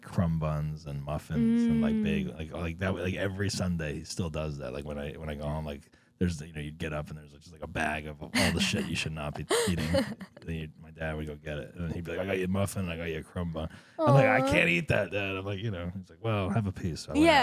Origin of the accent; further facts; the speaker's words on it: Cedar Grove, New Jersey, United States; I mean, I don't know if Cliffside Park is the same as where I grew up in Cedar Grove.